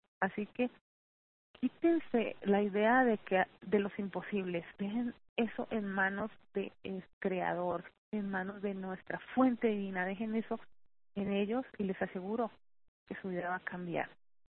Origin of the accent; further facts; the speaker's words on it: Colombia; moved away as an adult; now in Mexico; Yo ahora vivo aquí en México, pero yo soy colombiana. Vivía en Colombia y él en México cuando nosotros nos conocimos.